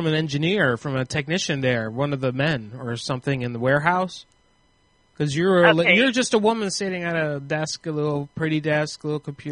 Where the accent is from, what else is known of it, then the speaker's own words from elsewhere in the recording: Arizona, United States; I'm from Arizona, so I talk like that sometimes.